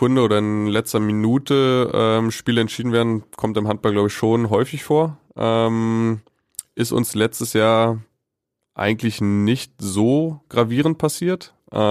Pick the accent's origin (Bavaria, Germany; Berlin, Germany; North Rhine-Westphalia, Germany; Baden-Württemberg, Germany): Berlin, Germany; born there; ich bin in Berlin-Reinickendorf geboren